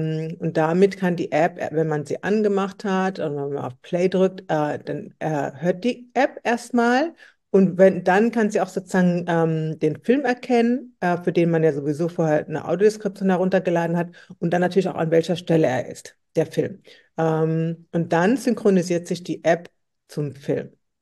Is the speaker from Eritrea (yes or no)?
yes; Eritrea; Die war auch aus Eritrea, so wie ich, bin auch aus Eritrea.